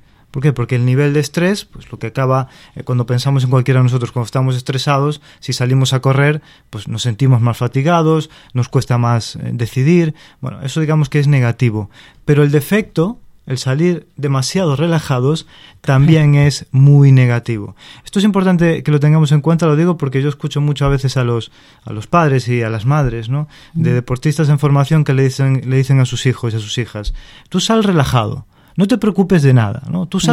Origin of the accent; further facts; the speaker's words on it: Uruguay; now in Spain; yo soy uruguayo de nacimiento y casi de pasión